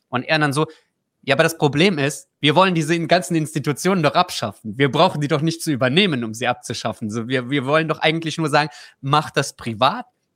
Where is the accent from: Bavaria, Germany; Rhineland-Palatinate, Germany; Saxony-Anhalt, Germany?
Rhineland-Palatinate, Germany; Trier; Ich komme ja aus Trier und da war Wahlkampf